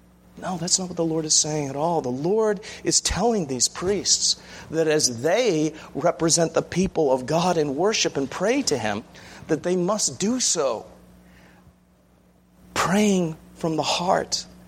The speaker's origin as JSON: {"language": "English", "region": "England", "country": "United Kingdom", "said": "as an Englishman"}